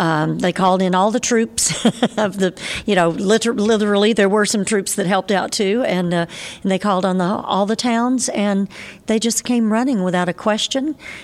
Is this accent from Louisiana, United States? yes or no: no; Texas, United States; I've lived back in my home state of Texas while I was raising my son because I wanted him to get to be around relatives